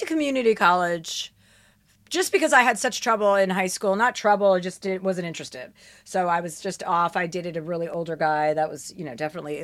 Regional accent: New Jersey, United States; I wasn't allowed to go to Harlem growing up in New Jersey.

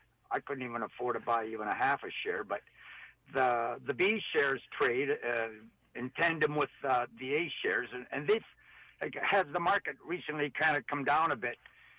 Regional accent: Canada; because I'm a Canadian and I have a little bit of currency in U.S.

